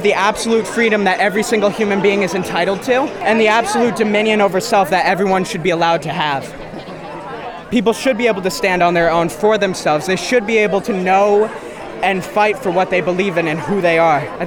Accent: Woodstock, United States; I'm from Woodstock.

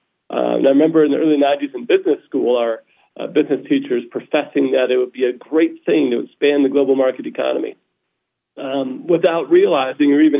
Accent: South San Francisco, California, United States; I grew up in South San Francisco

